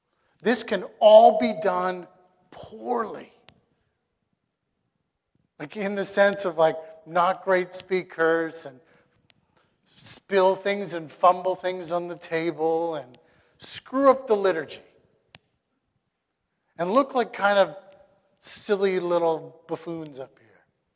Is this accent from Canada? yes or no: yes; Canada; And we're Canadian.